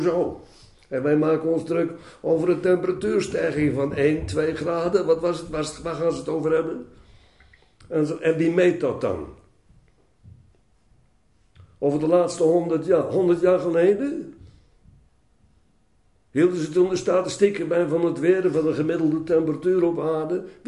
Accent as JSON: {"language": "Dutch", "country": "Netherlands", "tie": "born or raised there", "said": "ik ben opgegroeid aan de Oude Rijn. aan de noordkant ervan."}